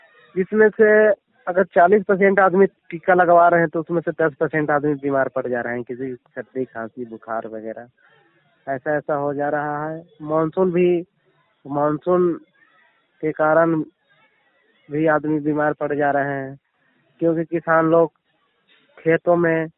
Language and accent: Hindi; Karanja, Bihar, India; मैं बिहार से हूँ, हमारा जिला औरंगाबाद है और हमारा गांव का नाम है करंजा।